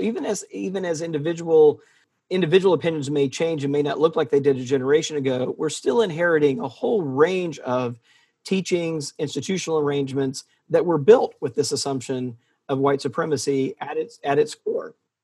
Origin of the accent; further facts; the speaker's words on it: Mississippi, United States; also born or lived in Texas; Well, I grew up in Texas, but mostly in Mississippi. I grew up Southern Baptist, and I was that kid.